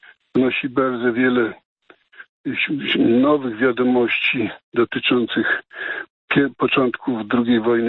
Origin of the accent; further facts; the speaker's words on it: Volhynia, Ukraine; Pochodzę z Wołynia, wielką gehennę Polaków na Wołyniu